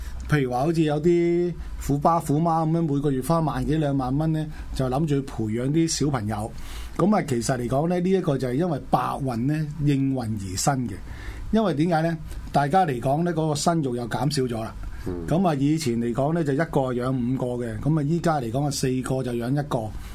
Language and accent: Cantonese; China; 我哋中國人有一句話咧，就話叫做欺山就莫欺水啊嘛